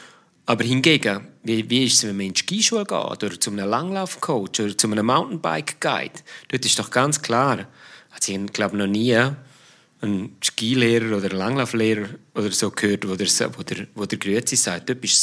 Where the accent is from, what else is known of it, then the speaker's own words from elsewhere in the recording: Switzerland; Ich sehe auch auf LinkedIn, gerade in Deutschland, denkt es mir, ist schon noch mehr oder ist die Sie-Kultur schon noch mehr verbreitet als bei uns in der Schweiz.